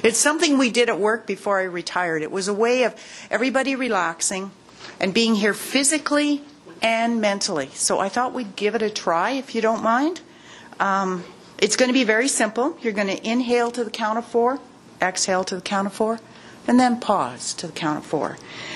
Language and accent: English; St. Albert, Alberta, Canada; I'm from St. Albert, Alberta, Canada, for those of you who are aware of where that is.